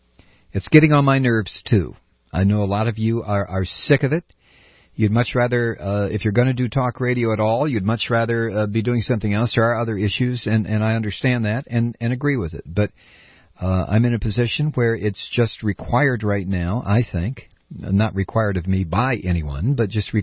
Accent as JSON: {"language": "English", "town": "Chicago", "region": "Illinois", "country": "United States", "tie": "born or raised there", "said": "Although Barack Obama and I most likely walked the same streets on the south side of Chicago, my hometown"}